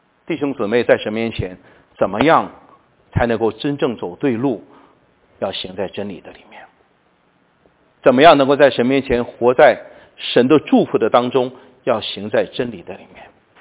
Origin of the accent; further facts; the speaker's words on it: China; 我经常说我们中国人呢不太行